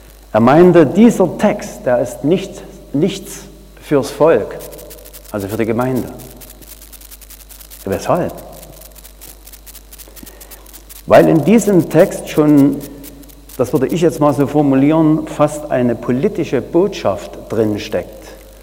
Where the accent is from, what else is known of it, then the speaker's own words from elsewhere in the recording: Auerswalde, Saxony, Germany; In der Kirche Auerswalde, wo ich herkomme